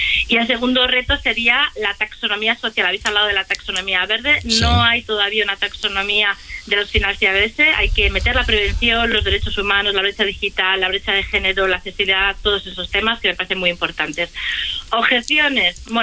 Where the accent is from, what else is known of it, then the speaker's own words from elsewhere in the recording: Santander, Cantabria, Spain; Cuando en mi tierra, en Santander, las olas se llevan la playa